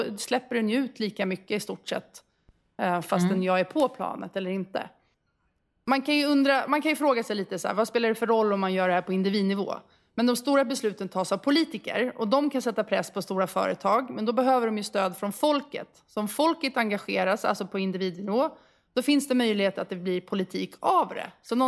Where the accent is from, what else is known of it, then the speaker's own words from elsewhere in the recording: Sweden; now in Indonesia; Jag var ju hemma i Sverige ju och jobbade lite. Och då bodde jag hos min kompis.